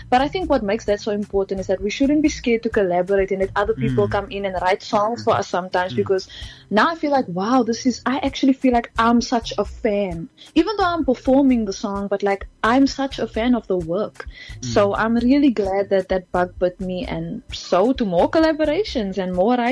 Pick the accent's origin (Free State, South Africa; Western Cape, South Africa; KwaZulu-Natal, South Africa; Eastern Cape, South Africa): Western Cape, South Africa; Cape Town; I'm a girl from Cape Town. Just a girlie from Cape Town.